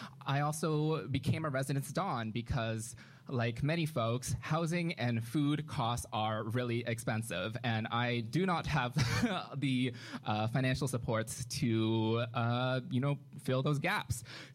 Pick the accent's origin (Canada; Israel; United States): Canada; Mississauga, Ontario; I'm from Mississauga, Ontario. I came to Queens, and I'm now studying health sciences.